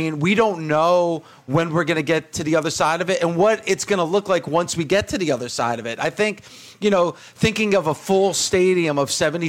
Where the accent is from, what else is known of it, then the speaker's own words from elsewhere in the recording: New Jersey, United States; accent: Jersey; Now I'm conscious about my Jersey accent.